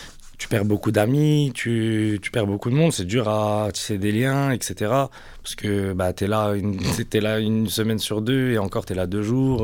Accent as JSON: {"language": "French", "town": "Mont-Saint-Martin", "region": "Grand Est", "country": "France", "tie": "born or raised there", "said": "Je viens de Mont-Saint-Martin, une petite ville dans l'est de la France, en Meurthe-et-Moselle. Et j'ai grandi, j'ai habité là-bas toute ma vie. Je suis né là-bas, j'habite là-bas encore actuellement, et toute ma famille avec."}